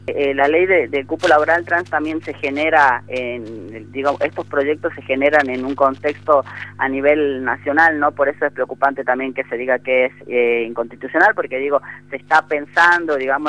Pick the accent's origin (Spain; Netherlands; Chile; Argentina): Argentina; Orán, Salta; celebrando la aprobación del cupo laboral trans allá en mi ciudad, ¿no?